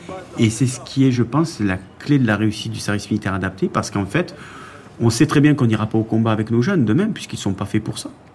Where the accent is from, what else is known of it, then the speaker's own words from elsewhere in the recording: south of France, France; accent: southern French; Vous entendez à mon accent que je suis du sud de la France